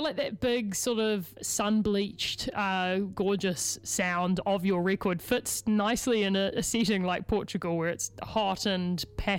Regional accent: Christchurch, Canterbury, New Zealand; Hey, I'm also from Christchurch, so I can throw stones in this glass house.

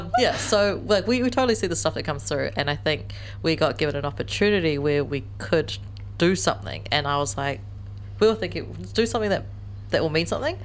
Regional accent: New Zealand; I'm from New Zealand. My parents are from China. I'm from New Zealand.

